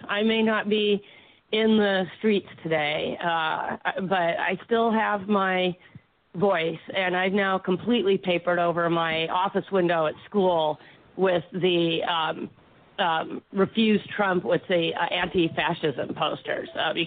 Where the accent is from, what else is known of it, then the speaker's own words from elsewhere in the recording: Colorado Springs, Colorado, United States; Plus, I grew up in the West, in Colorado Springs, Manitou Springs, and much of my political conscience was formed by many of the issues that confronted Native Americans.